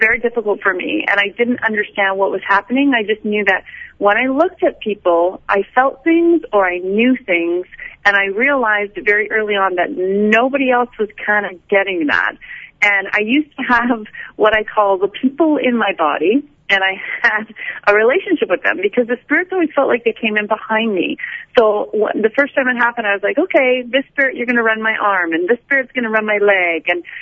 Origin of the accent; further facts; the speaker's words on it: Edmonton, Alberta, Canada; also born or lived in Victoria / Red Deer / Grande Prairie; I was born in Victoria, B.C., but my family lived in Alberta. They lived in Red Deer and Grand Prairie and eventually Edmonton when I was a teenager. So that's what I definitely feel like Edmonton's my home. I've been here since I was about 12, 13.